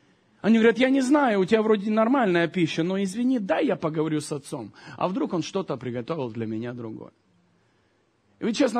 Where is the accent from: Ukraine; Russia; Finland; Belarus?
Ukraine; born there; Я родился на Украине.